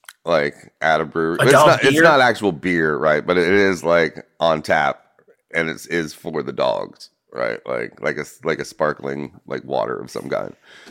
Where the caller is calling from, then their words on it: Savannah, Georgia, United States; I'm here? In Savannah, Georgia.